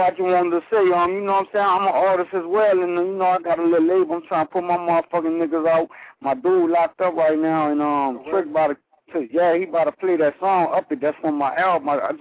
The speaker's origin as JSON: {"language": "English", "town": "New Orleans", "region": "Louisiana", "country": "United States", "said": "I'm from New Orleans, so, you know, it'd be a nice collaboration"}